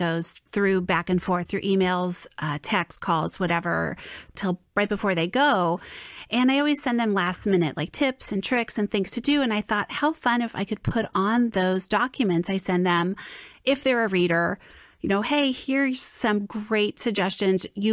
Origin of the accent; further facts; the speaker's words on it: West Coast, United States; I think just growing up on the West Coast too, you know, it's a lot easier to get there from the West Coast than it is from the Midwest or the East Coast.